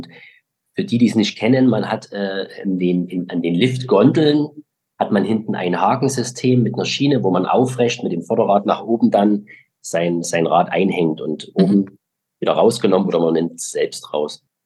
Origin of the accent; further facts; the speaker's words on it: Saxony, Germany; Das ist ja meine Heimatregion